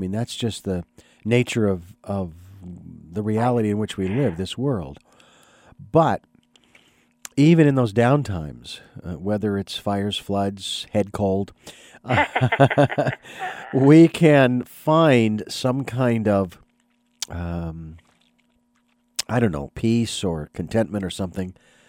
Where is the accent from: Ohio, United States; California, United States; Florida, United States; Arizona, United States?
Arizona, United States; Phoenix; Even though I'm from Phoenix, I have had all the heat I can handle.